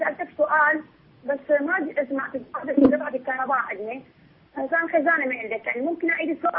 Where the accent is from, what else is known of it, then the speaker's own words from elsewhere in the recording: Iraq; بلدنا العراق